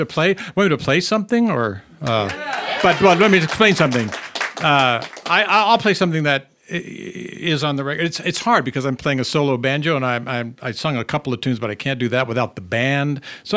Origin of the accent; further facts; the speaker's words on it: California, United States; also born or lived in Texas; We grew up in Orange County, California.